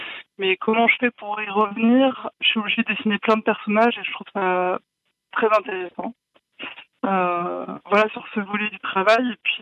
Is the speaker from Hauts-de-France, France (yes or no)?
yes; Hauts-de-France, France; born there; moi, je suis née en Picardie, c'était exactement la même chose.